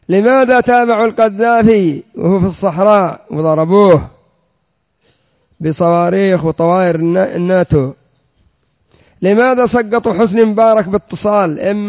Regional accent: Yemen; مثل الحوثي سواء عندنا في اليمن، يأتي إلى المعسكر ويعملون تمثيلية ويأخذ المعسكر بما فيه.

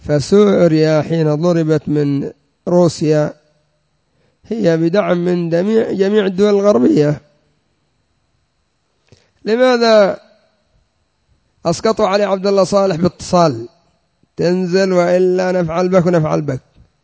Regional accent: Yemen; مثل الحوثي سواء عندنا في اليمن، يأتي إلى المعسكر ويعملون تمثيلية ويأخذ المعسكر بما فيه.

